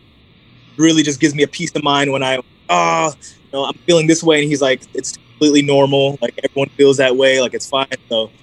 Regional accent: Jamaica; now in United States; I'm Jamaican, so, you know, sea moss is something that's been a part of our culture for years. Me being in Ohio

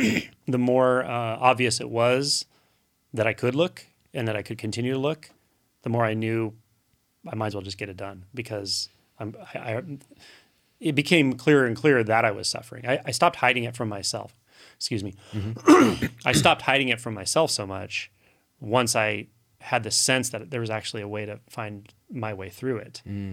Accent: United States; like I grew up here in the United States, so that's my reference point.

